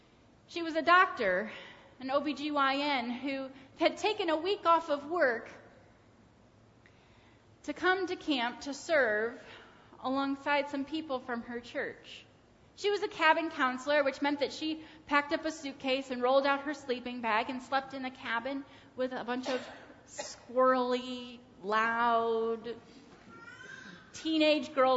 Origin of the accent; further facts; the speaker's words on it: Kalamazoo, Michigan, United States; a church of just about 80 people called Millwood United Methodist in Kalamazoo, Michigan. This was the place where I was born and raised and nurtured in my faith.